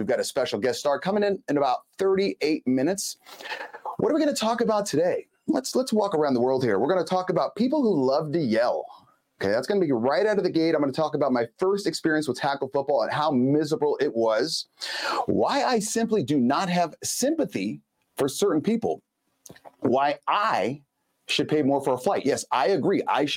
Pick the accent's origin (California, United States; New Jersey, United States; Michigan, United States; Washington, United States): California, United States; Los Angeles; Yeah. I grew up in Los Angeles. In Los Angeles, everything was done by weight, okay, not age.